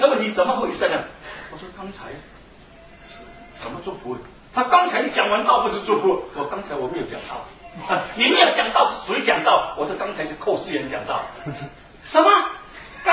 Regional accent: Singapore; 因为我是新加坡人，新加坡的报纸对我有感情。

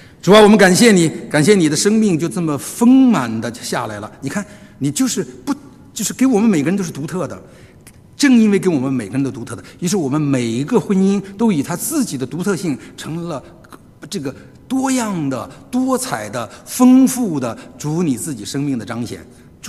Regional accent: Beijing, China; 我每次出来都像着这个我们北京话叫人模狗样的都穿着

